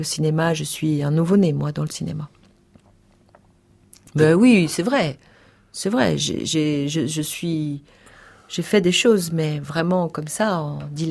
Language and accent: French; Auvers-sur-Oise, Île-de-France, France; J'ai grandi près d'Auvers-sur-Oise.